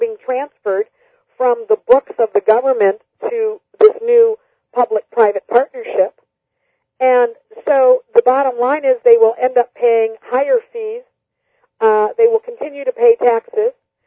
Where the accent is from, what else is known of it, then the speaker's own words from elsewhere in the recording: United States; as an American, I did not know what socialism was.